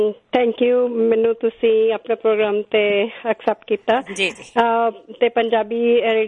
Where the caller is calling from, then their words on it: Vancouver, British Columbia, Canada; ਆਪਾਂ ਦੇਖ ਲੋ ਇੱਥੇ ਵੀ ਕੈਨੇਡਾ ਚ ਬੈਠ ਕੇ ਵੀ ਵੈਨਕੂਵਰ ਤੁਹਾਡਾ ਪ੍ਰੋਗਰਾਮ ਸੁਣਦੇ ਆ।